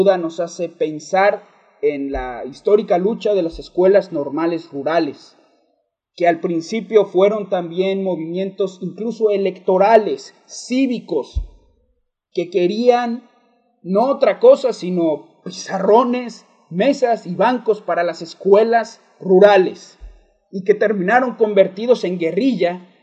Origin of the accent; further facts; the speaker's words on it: Mexico; como mexicanas y mexicanos tenemos que movilizarnos conscientemente